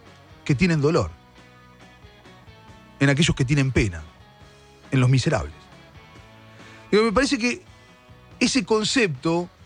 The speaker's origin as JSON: {"language": "Spanish", "country": "Argentina", "said": "lo digo como argentino, comprender"}